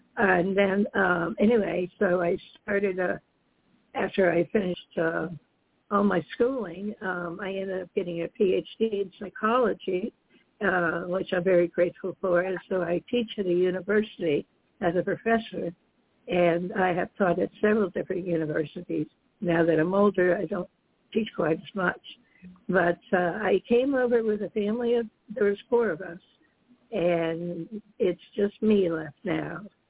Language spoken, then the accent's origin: English; Richmond, New Jersey, United States; moved away as an adult; also born or lived in Cape Cod; now in San Diego, United States; I have lived in many states. I grew up in Richmond, New Jersey, then went to Cape Cod, raised my daughter there, got married, raised my daughter there. And then I left and I moved to San Diego.